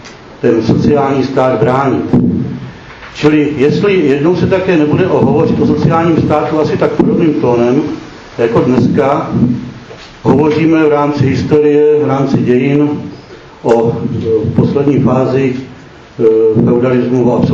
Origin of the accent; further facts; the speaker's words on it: Chrudim, Pardubice Region, Czechia; jsem z Chrudimi